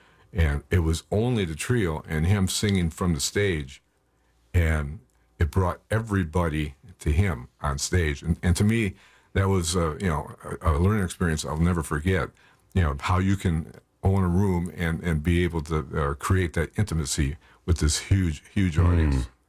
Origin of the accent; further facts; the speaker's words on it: Kenosha, Wisconsin, United States; I was born in Kenosha and grew up, went to school there